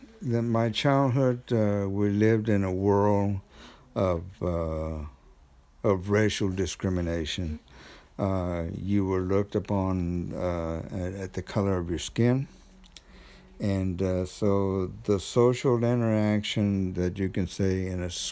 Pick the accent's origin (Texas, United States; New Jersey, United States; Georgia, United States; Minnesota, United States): Texas, United States; Waco; Well, I grew up in a city in Texas called Waco. It was a metropolitan area.